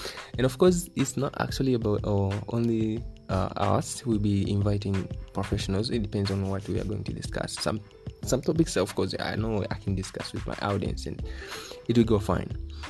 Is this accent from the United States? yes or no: no; Tanzania; And of course, I'm coming from Tanzania, so expect many things from Tanzania, many things from Africa